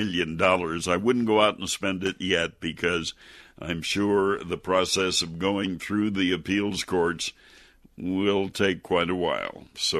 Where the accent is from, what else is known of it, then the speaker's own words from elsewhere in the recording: Wisconsin, United States; not too far from where I grew up in Wisconsin